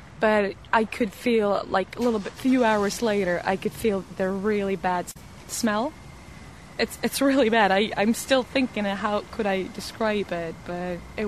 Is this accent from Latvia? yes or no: yes; Latvia; English is a second language; also born or lived in New York; now in Bristol, United Kingdom; I am from Latvia.